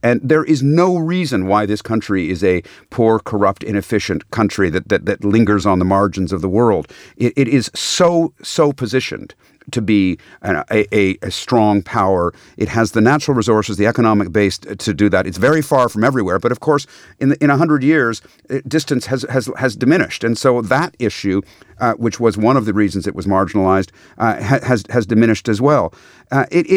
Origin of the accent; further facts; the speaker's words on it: Canada; As a Canadian, I am saying it in a good way.